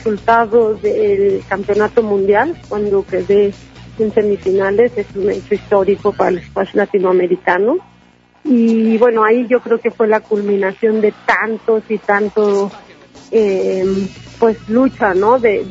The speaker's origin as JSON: {"language": "Spanish", "country": "Mexico", "said": "Y bueno, apoyarnos como mexicanos, ¿no? Para poner el nombre de México en alto."}